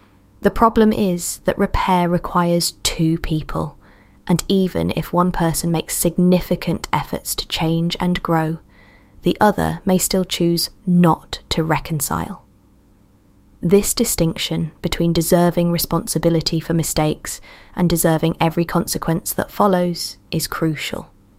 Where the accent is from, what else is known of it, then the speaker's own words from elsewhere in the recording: Sacramento, California, United States; a place I used to visit on weekends as a teenager growing up in Sacramento.